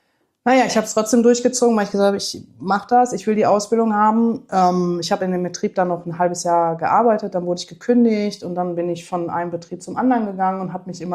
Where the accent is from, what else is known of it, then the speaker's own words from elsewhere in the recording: Düsseldorf, North Rhine-Westphalia, Germany; bin 35 Jahre alt, komme aus Düsseldorf